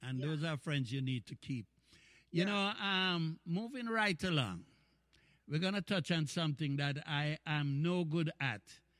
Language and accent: English; May Pen, Clarendon, Jamaica; We're all from Maypen, so we refer to each other as friend.